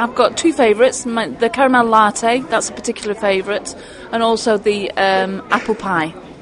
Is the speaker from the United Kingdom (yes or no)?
yes; North West England, United Kingdom; I'm originally from Lancashire, and I call it Shrewsbury.